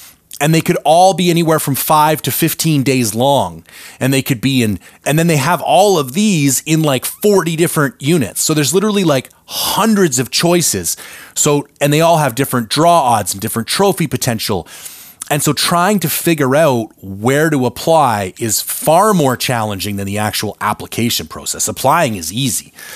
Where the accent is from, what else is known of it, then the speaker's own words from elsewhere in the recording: Canada; As a Canadian citizen, we're pretty lucky.